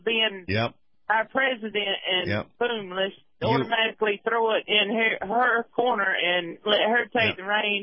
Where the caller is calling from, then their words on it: Georgia, United States; I'm also calling from Georgia.